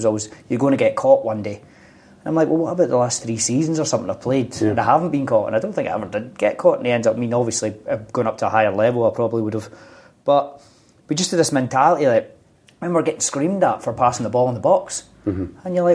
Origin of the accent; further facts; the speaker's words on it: Scotland, United Kingdom; I suppose being a young boy growing up in Scotland